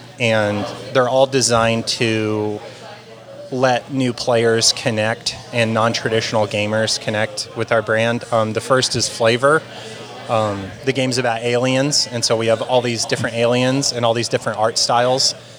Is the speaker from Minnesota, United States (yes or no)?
no; Iowa, United States; now in Las Vegas, United States; I've been here 11 years, but I'm from Iowa, actually.